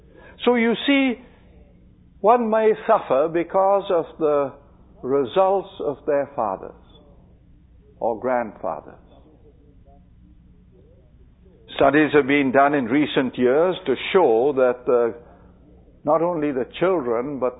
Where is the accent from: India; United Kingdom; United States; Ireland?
India; and I grew up with it in India